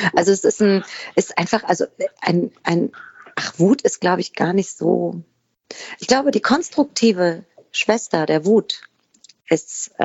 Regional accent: Hamburg, Germany; ich als Hamburgerin

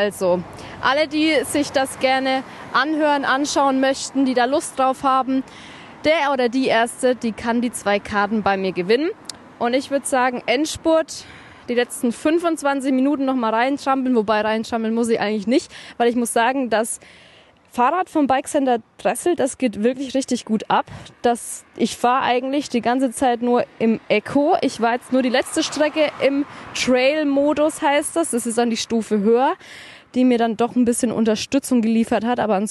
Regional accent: Kronach, Bavaria, Germany; Ich bin halt eben doch gebürtige Kronacherin und kenne mich hier in Coburg doch noch nicht so ganz gut aus.

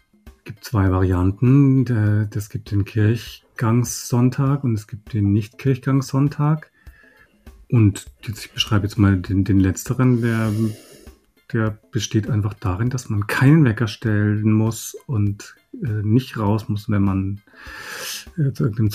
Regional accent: Nuremberg, Bavaria, Germany; Als Nürnberger lasse ich ausrichten

